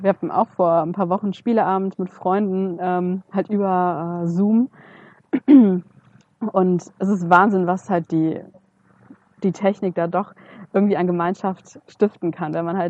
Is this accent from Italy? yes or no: yes; Italy; ich bin Italienerin, für uns ist dieses Miteinandersein, dieses am Tisch sitzen, in einem Raum sein, reden miteinander, das ist ganz existenziell